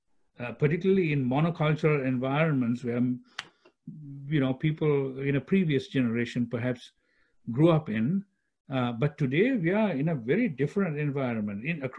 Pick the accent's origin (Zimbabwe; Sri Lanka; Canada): Sri Lanka; now in United States; I am originally from Sri Lanka, so I'm a Sri Lankan Christian. That doesn't change. The thing is, I've lived in the United States for 40 years. So I'm an American too, right?